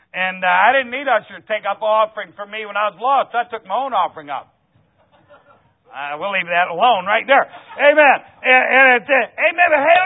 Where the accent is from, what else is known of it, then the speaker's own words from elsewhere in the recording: Ohio, United States; It is getting to be fall, and we're from Ohio, so weather's similar.